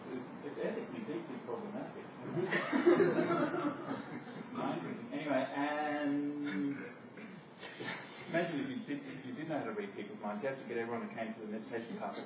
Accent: Australia; I'm from Australia

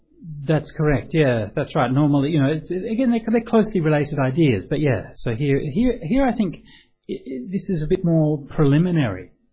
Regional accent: Australia; Maybe coming from a particular culture, right? I'm Australian, right? G'day, mate. So I identify with that, right?

